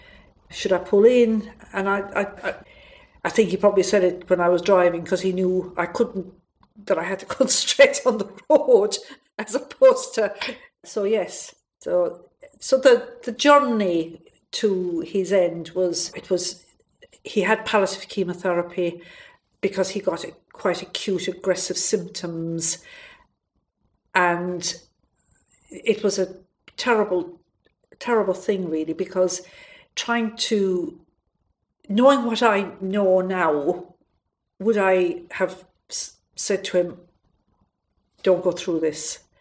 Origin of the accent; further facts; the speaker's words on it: Ireland; I'm Irish, and I have a big Irish family, and I have a brother with 5 children who all have red heads.